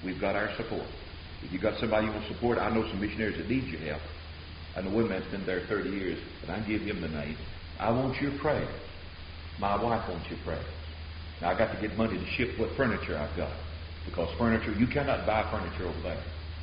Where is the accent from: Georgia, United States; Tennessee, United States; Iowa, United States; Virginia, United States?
Tennessee, United States; And I'm from Tennessee, you know, we don't grow them that big down there where I'm from.